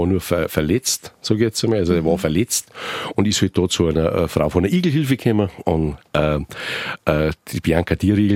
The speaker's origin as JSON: {"language": "German", "town": "Bodenmais", "region": "Bavaria", "country": "Germany", "said": "denn ich komme ja aus Bodenmais, das wisst ihr"}